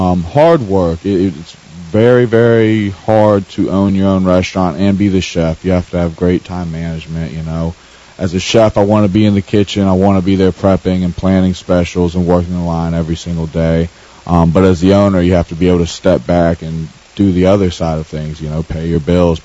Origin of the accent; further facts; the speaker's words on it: Wilmington, United States; I'm lucky in that I'm from Wilmington and I've been able to assemble this crew.